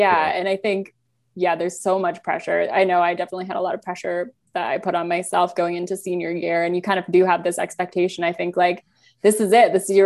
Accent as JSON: {"language": "English", "region": "Pennsylvania", "country": "United States", "tie": "born or raised there", "said": "And then also, you know, I grew up in Pennsylvania, so right."}